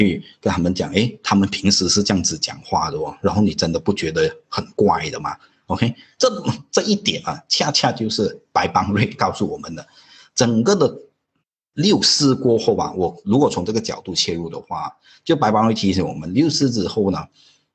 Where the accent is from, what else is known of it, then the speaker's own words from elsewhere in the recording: Malaysia; 那我们是马来西亚人嘛 ,OK, 我们就马来西亚的华裔